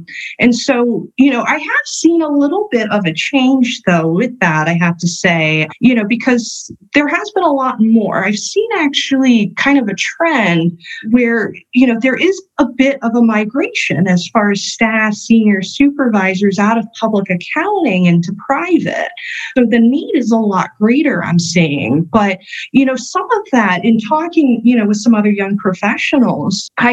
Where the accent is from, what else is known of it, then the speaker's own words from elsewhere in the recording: Miami, Florida, United States; Yep, born and raised in Miami, South Miami, actually.